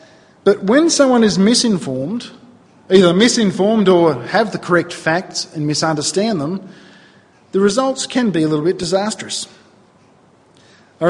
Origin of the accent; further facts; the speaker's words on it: New South Wales, Australia; also born or lived in Victoria; I'm from Victoria. When I'm from Victoria, grew up in New South Wales